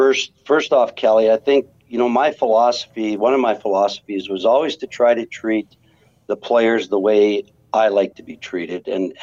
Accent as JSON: {"language": "English", "town": "Weyburn", "region": "Saskatchewan", "country": "Canada", "tie": "born or raised there", "said": "it goes back to when we were growing up in Weyburn, Saskatchewan."}